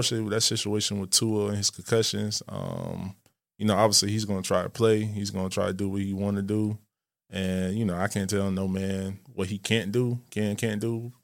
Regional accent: Miami, Florida, United States; I'm from Miami, Florida, a.k.a. Dade County, a.k.a. the Crib. Grew up, born and raised in Miami.

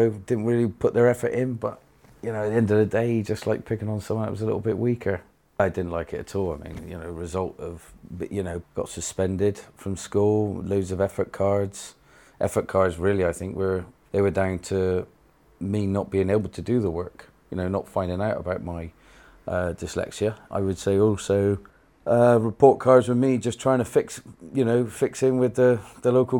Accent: Portishead, South West England, United Kingdom; Born and bred, yeah. Half-breed between Shorehampton and Hartcliffe.

